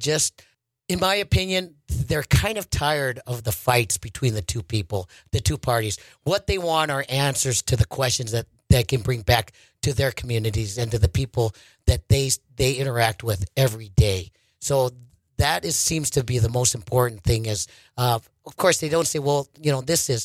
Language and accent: English; Huntley Project, Montana, United States; also born or lived in Butte; now in Billings, United States; I was born in Butte, but I grew up on the Huntley Project. I feel I'm a small town boy, now living in Billings, Montana.